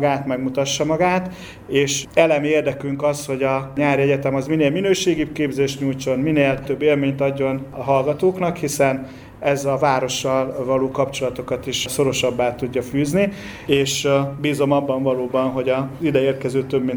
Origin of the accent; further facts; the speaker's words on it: Debrecen, Hajdú-Bihar, Hungary; elég volt csak azt mondani, hogy én Debrecenből jöttem